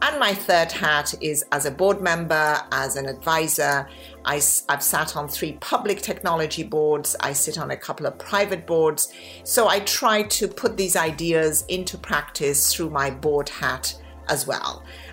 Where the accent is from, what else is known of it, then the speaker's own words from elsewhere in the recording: England, United Kingdom; moved away as an adult; also born or lived in Iran; now in United States; I'm Persian by birth. I grew up in England and finished my education in the UK. And then I came over here to California